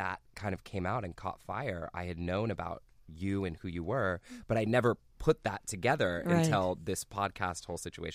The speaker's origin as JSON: {"language": "English", "town": "Pittsburgh", "region": "Pennsylvania", "country": "United States", "tie": "born or raised there", "said": "I have so many amazing things that came into my life from growing up in Pittsburgh. Like, it's one of the most diverse cities in all of the United States."}